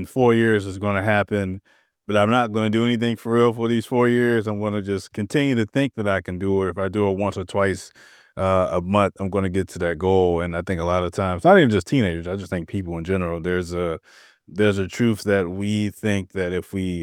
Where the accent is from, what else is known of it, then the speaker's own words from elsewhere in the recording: St. Louis, Missouri, United States; So I'm from St. Louis and I live in St. Louis.